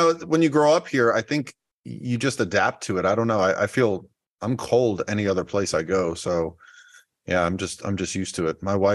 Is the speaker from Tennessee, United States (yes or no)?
no; Tarpon Springs, Florida, United States; Tarpon Springs, Florida. It's just right outside of Tampa.